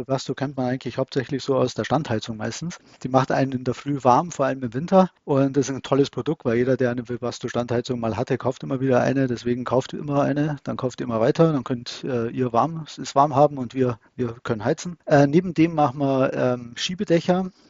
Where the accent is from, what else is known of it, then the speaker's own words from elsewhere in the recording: Munich, Bavaria, Germany; italienischer Abstammung, immer noch italienischer Staatsbürger sogar. Der Akzent verrät's eben auch. Bayer, gebürtiger Münchner, Münchner Kindl sozusagen. Bin 44 Jahre jung